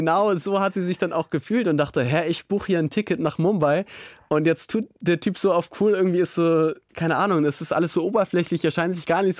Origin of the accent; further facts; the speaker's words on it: Hamburg, Germany; meine Schwester habe ich dann in Hamburg wieder getroffen. Ich komme ja da aus der Gegend